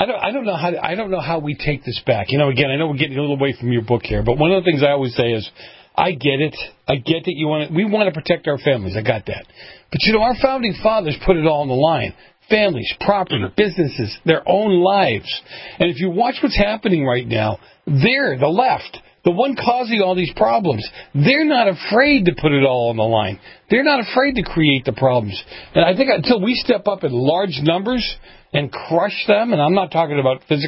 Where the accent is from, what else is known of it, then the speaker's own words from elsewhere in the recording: Boston, Massachusetts, United States; Well, listen, I'm an Italian from Boston. I'm not backing up from anything.